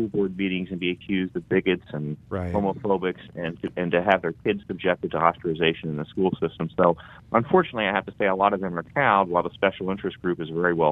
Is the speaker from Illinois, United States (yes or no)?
no; New Jersey, United States; Well, I mean, I'm from New Jersey